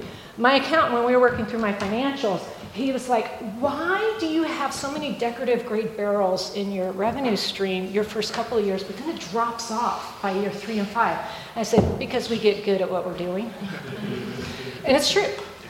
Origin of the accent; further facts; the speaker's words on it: Oregon, United States; I'm sending barrels back to Oregon, my hometown, because the distiller there is paying way too much for his barrels out of California.